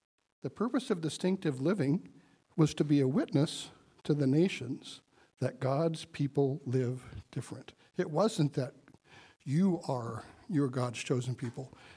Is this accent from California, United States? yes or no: yes; Richvale, California, United States; You know, I grew up in Richvale, pretty big town.